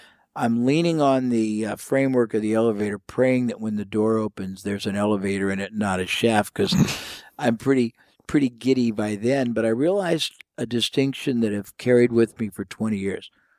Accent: United States; I told him 2 things, that I was from the United States, and I was here on business.

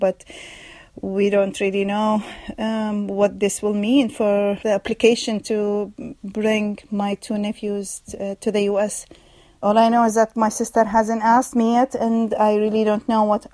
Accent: Iraq; English is a second language; now in New York City, United States; I was born and raised in Iraq. I am a U.S. citizen from New York City.

